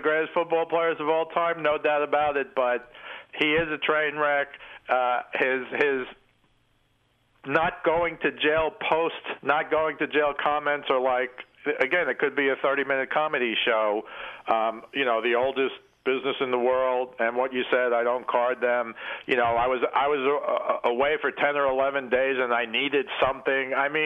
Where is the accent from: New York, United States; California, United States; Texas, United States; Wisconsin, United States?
New York, United States; New York City; I grew up in New York City, Rick.